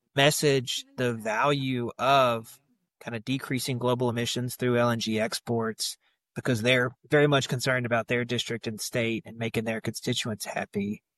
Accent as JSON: {"language": "English", "region": "Mississippi", "country": "United States", "said": "I'm from Mississippi, the real South."}